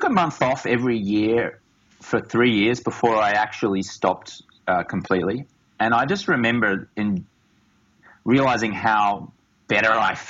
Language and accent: English; Australia; And I'm from Australia and there's a very heavy drinking culture in Australia.